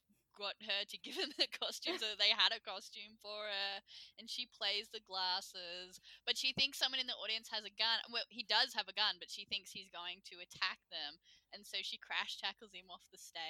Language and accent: English; Australia; And as Australian, I don't really understand beauty pageants. We don't really have them over here